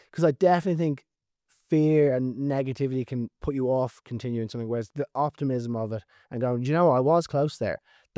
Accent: Ireland; because you're spending 8, 9, 10 hours in the sun as an Irish person in the boat, and I'm just burnt to a crisp.

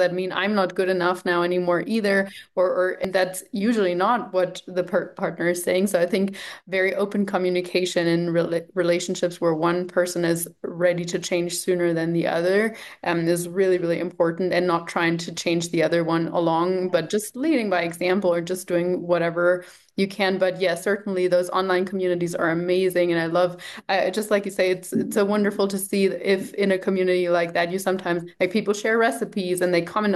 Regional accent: Germany; I grew up in Germany, and there, at least when I grew up there

